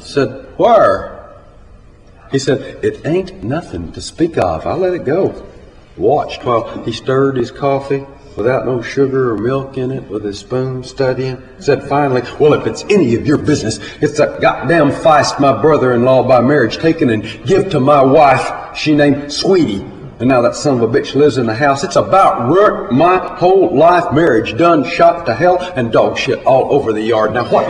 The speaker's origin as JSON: {"language": "English", "region": "the South", "country": "United States", "tie": "born or raised there", "said": "I'm from the South. I grew up not believing dogs are supposed to be inside the house."}